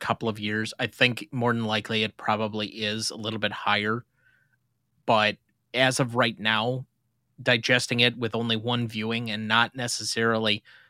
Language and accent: English; United States; partially because I'm American